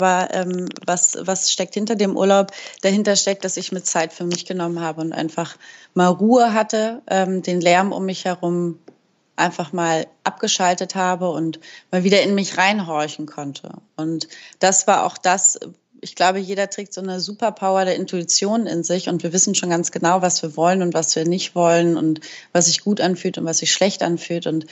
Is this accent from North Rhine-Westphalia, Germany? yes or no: no; Hamburg, Germany; Ich komme aus Hamburg